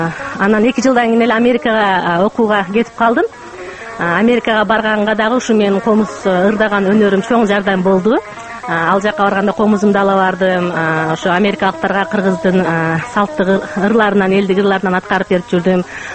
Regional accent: Jalal-Abad Region, Kyrgyzstan; Биз жаш менен баштап чоң ата чоң энемдин колунда чоңойгонмун жайлоолорго чыгып аксынын жайлоолоруна.

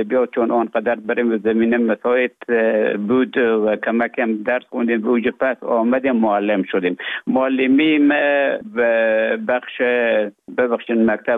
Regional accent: Afghanistan; moved away as an adult; also born or lived in Russia; now in Finland; ما در افغانستان بودم. بعد از ای که از افغانستان طالبو آمدن، به اوج گذاره ما کمک مشکل بود و آمدم به طرف های روسیه، و از روسیه آمدم به ایجه به فنلاند.

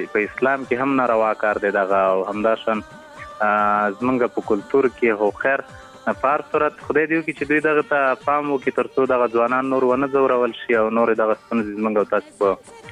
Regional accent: Paktia, Afghanistan; د همدې پکتیا یم. خصوصا زمونږ په پکتیا ولایت کې دغه مشکلات زیات دي.

